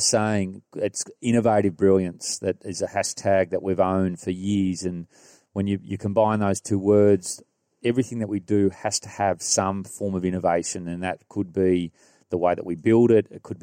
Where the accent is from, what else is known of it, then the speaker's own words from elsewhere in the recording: Gunnedah, New South Wales, Australia; Well, look, I'm from Gunnedah